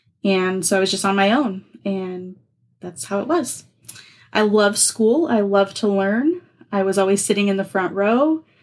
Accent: Spokane, Washington, United States; born there; Well, I was born in Spokane, Washington.

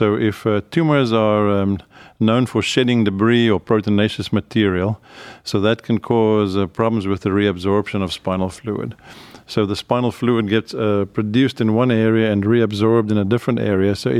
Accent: South Africa; moved away as an adult; now in Cleveland, United States; I'm native South African, and I frequently still go there. I love the place. And I also love Cleveland. I came here in the 90s, did my residency and training here, and then went back to South Africa for 10 years, and now I've been back here again for, I guess, 13 years.

